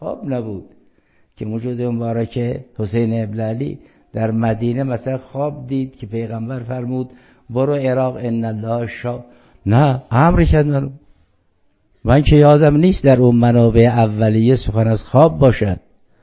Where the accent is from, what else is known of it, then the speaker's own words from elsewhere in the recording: Iran; میبینید ما ایرانی هستیم